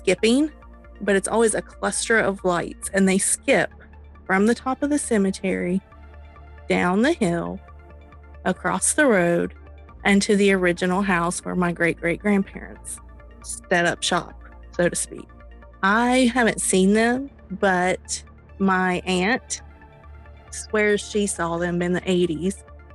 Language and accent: English; Kentucky, United States; born there; I was born in Eastern Kentucky. That's where all my family is.